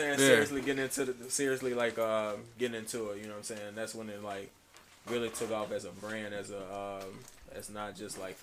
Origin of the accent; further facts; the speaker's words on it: Maryland, United States; Then I found out that I'm from Maryland, so you know what I'm saying.